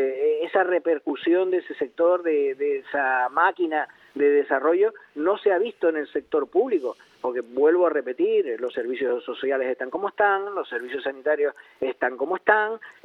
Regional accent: Canary Islands, Spain; en mejorar nuestra vida como canarios

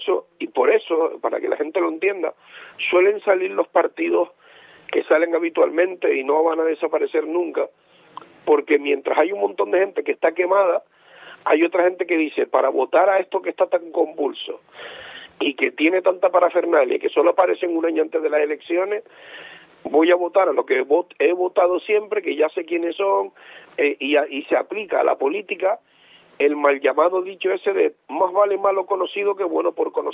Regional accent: Tenerife, Canary Islands, Spain; que soy de aquí de Tenerife

